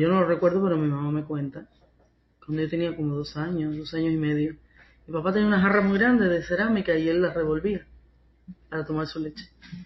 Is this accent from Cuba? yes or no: yes; Guanabacoa, Havana, Cuba; Yo soy una chica de Guanabacoa que creció entre tambores y guitarras, con un padre guitarrista que me despertaba a la mañana con las melodías de sus canciones favoritas